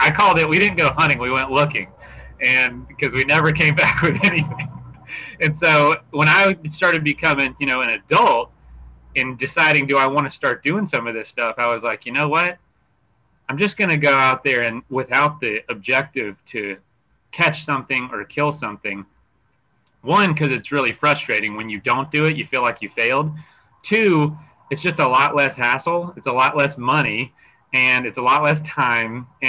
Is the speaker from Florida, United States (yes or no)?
yes; Florida, United States; born and raised in Central Florida, Adventure Central, venture capital of the world.